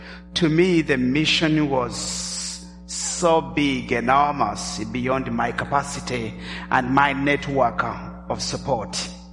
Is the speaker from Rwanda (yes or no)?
yes; Rwanda; also born or lived in Uganda; In 1994, all the years of strife in my home country of Rwanda resulted into a genocide